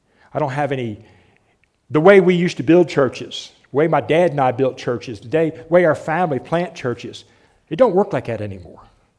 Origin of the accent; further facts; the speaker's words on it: Walnut Grove, United States; Yeah, I grew up over here in Walnut Grove.